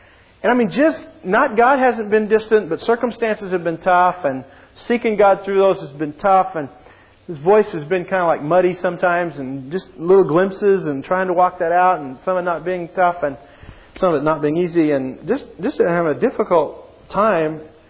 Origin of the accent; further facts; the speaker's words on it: United States; Now, that sounds really easy, except that you and I grew up in America.